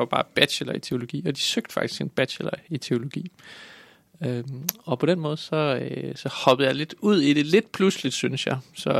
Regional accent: Borris, Central Denmark Region, Denmark; fordi jeg er vokset op i Boris.

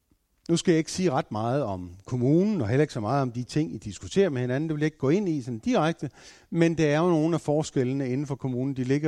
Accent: Herning, Central Denmark Region, Denmark; Jeg kommer fra Herning. Vokset op der, flyttet derfra.

